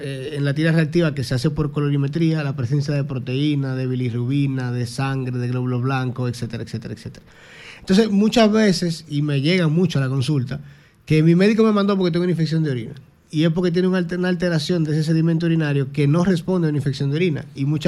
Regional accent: Dominican Republic; Hay una variante que se llama APOL1, que la tenemos nosotros en República Dominicana, porque somos descendientes del África subsahariana

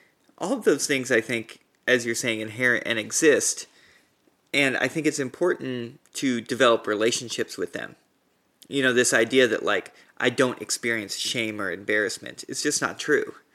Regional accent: the South, United States; as a white, Southern, straight man growing up in the South, like I understand what it's like to feel boxed in by certain things and feeling like you can't move.

